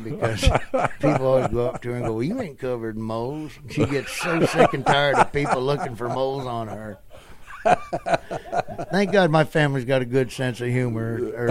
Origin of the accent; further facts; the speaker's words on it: Nebraska, United States; Now, Nebraska, I got a special love. It's my home state.